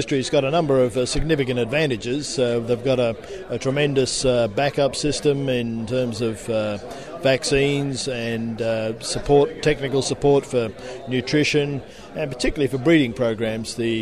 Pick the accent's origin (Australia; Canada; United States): Australia; now in England; I'm originally from Australia, Chuck, but spent most of my career, I guess, not only in Australia and the Pacific and Asia, but also in Europe as well. So right now I'm living in England.